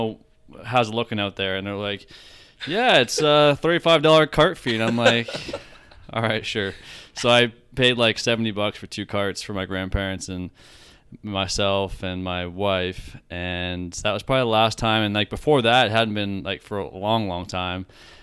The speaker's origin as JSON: {"language": "English", "country": "Canada", "said": "I still feel bad, you know, as a Canadian"}